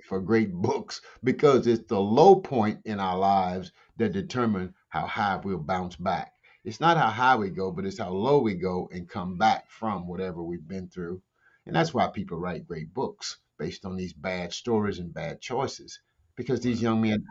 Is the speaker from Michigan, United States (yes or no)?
no; Fort Necessity, Louisiana, United States; Oh, I began the journey as an attorney because, John, I grew up in Fort Necessity, Louisiana.